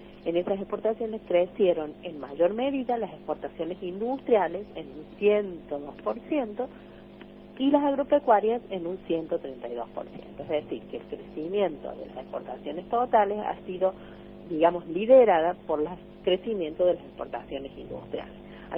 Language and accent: Spanish; Argentina; Esa experiencia ya la hemos vivido los argentinos.